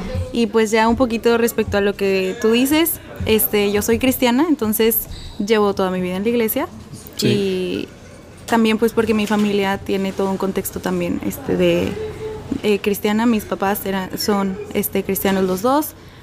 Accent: Monterrey, Nuevo León, Mexico; Tengo 18 años. Soy de aquí de Monterrey.

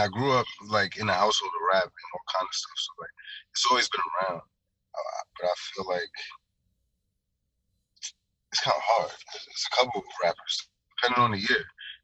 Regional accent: Staten Island, New York, United States; also born or lived in Bronx, United States; now in Virginia, United States; A lot of my teenage life was in Staten Island. So, I tell people I'm from Staten Island.

